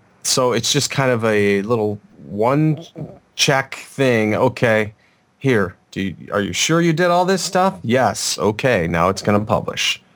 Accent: Chicago, Illinois, United States; Now, I'm from Chicago, and a long time ago, the people of Chicago reversed the flow of the river.

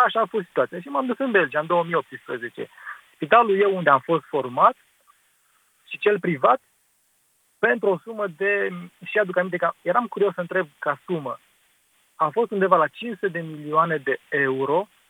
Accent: Brașov, Brașov County, Romania; Eu acum sunt din Brașov.

